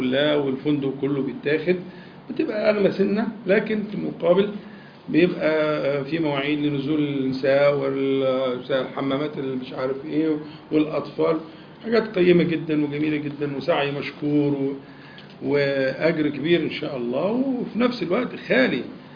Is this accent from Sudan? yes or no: no; Egypt; احنا كمصريين